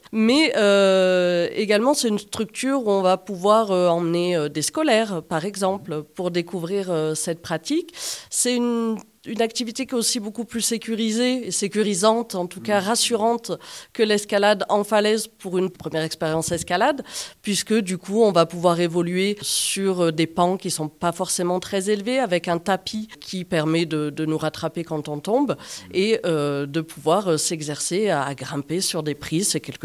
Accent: the Alps, France; Et puis, je suis originaire des Alpes, donc c'était assez naturel pour moi.

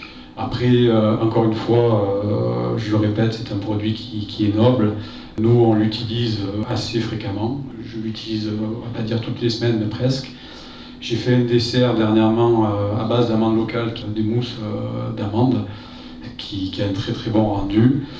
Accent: Digne, Provence-Alpes-Côte d'Azur, France; born there; je suis né à Digne, pas Valensole, mais pas loin.

